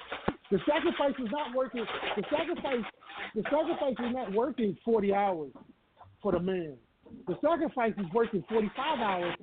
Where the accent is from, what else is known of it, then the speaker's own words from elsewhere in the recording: Mount Vernon, New York, United States; I grew up in Mount Vernon. I remember when crack hit.